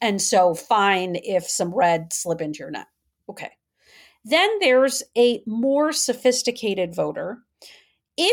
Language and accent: English; Wisconsin, United States; you know, Wisconsin, my home state where I grew up, we won and lost on a margin of 0.7% and 1% respectively.